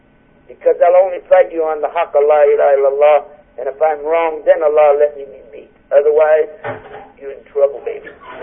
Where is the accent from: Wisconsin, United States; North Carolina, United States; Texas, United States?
Texas, United States; And I saw it in Texas. I'm from Texas originally.